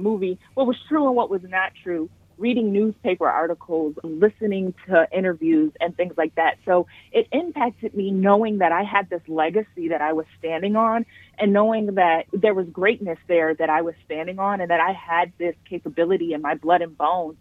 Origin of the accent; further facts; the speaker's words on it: Ypsilanti, Michigan, United States; I grew up out here in Ypsilanti, though, with my maternal grandparents